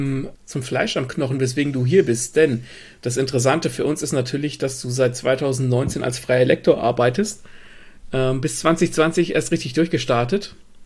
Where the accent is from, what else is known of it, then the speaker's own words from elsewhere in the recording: Gelnhausen, Hesse, Germany; born there; Ich bin geboren in Gelnhausen.